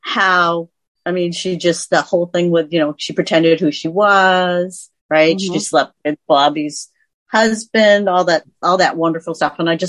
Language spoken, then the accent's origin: English; Andover, Massachusetts, United States; also born or lived in New York; So I grew up in Andover.